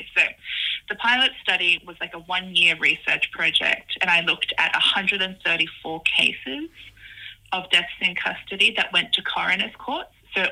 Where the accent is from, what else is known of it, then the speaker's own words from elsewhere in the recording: Gunnedah, New South Wales, Australia; I'm a Gomeroi woman. I grew up in Gunnedah.